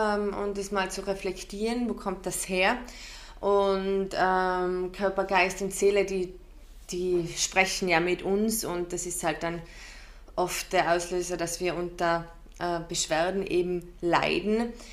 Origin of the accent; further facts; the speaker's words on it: Austria; Ich kann nur sagen, bei uns in Österreich ist es oft das Erste, wenn du deinen ersten Frauenarzttermin wahrnimmst, dass du die Pille verschrieben bekommst.